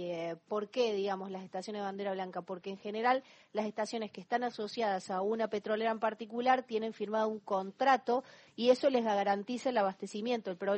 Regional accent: Argentina; Yo como argentina también digo

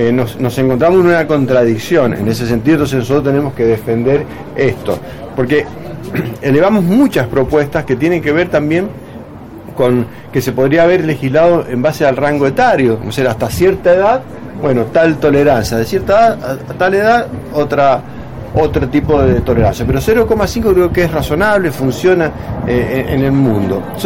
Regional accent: Mendoza, Argentina; nosotros, como mendocinos, que somos capital internacional del vino

